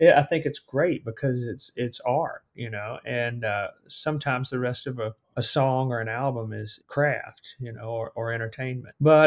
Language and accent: English; Alabama, United States; now in Nashville, United States; that was not an option when I was growing up in Alabama. And sometimes it's not living in Nashville either.